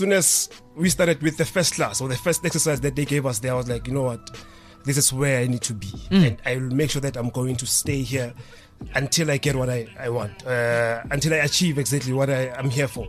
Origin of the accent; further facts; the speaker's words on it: Alexandra, Gauteng, South Africa; born there; I was born in Alexandra Township, and I was exposed into the traditional dance styles. Tswana, Gambus dance.